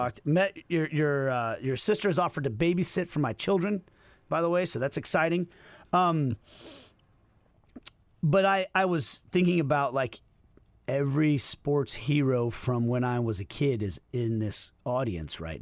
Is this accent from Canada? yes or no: no; Kansas City, Kansas, United States; I guess to still claim KCK or not. I guess that's a debate, you know, but I'm a nerd from Kansas City who loved sports.